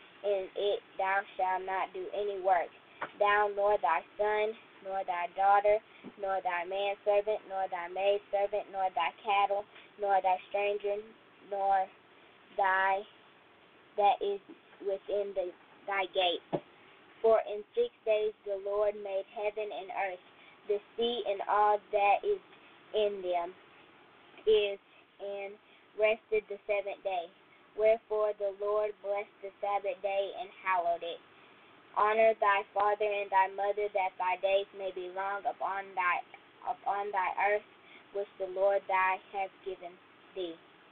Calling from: Baton Rouge, Louisiana, United States; I'm calling from Baton Rouge, Louisiana.

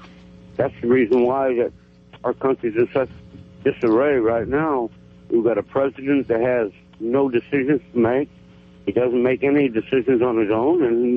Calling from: Vienna, Missouri, United States; I'm calling from Vienna, Missouri.

